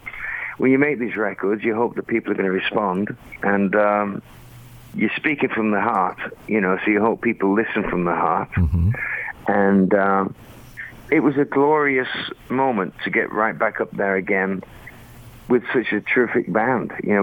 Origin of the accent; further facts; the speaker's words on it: United Kingdom; I've done that since I was a kid. I mean, it's just part of being British.